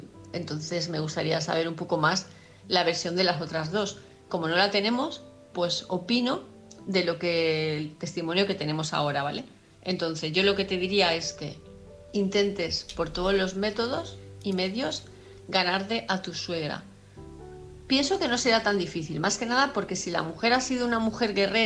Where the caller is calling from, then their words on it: Palma de Mallorca, Balearic Islands, Spain; de Palma de Mallorca